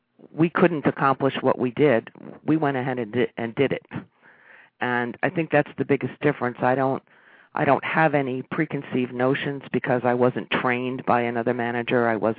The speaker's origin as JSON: {"language": "English", "region": "New York", "country": "United States", "said": "And I'm from New York, so I don't – it's kind of hard to – pull the wool over my eyes too."}